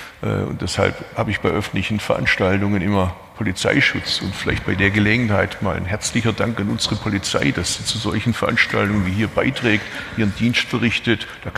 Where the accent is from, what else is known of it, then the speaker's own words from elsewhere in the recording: Bad Urach, Baden-Württemberg, Germany; born there; kommt aus meiner Geburtsstadt Baden-Urach